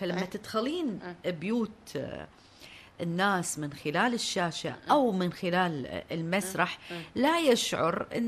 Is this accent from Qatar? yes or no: yes; Qatar; تعتقدين عندنا في قطر أرضية لإنشاء معهد للتمثيل مثلا؟